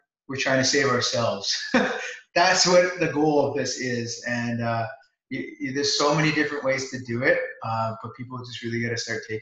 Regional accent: Vancouver, British Columbia, Canada; Like I'm from Vancouver, so things like the local credit unions, the municipal grant organizations are fantastic resources

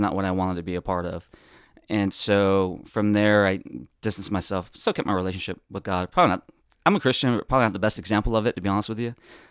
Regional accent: Elgin, Texas, United States; I'm actually from a small town outside of Austin, Elgin, Texas. Population is like 8,500.

